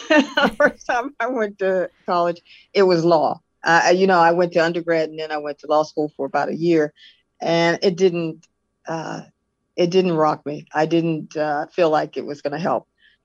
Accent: Pittsburgh, Pennsylvania, United States; I was born and raised in Pittsburgh, PA.

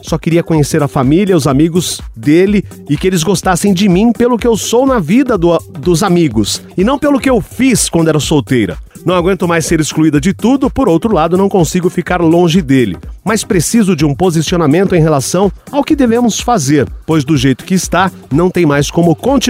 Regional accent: Fortaleza, Ceará, Brazil; sou de Fortaleza, tenho 26 anos

